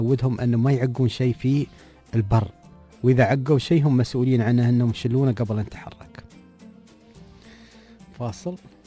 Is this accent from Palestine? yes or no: no; United Arab Emirates; الشير اللي في صحراء الإمارات، الحيوانات اللي موجودة عندنا في الصحراء